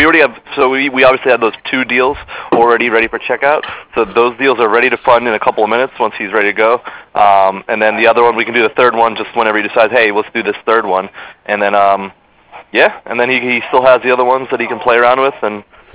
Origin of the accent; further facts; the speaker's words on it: New York, United States; now in Hoboken, United States; I'm from Long Island, New York, live in Hoboken, New Jersey.